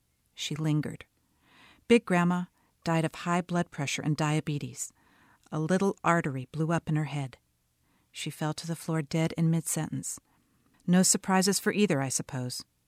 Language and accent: English; Michigan, United States; I'm from Michigan.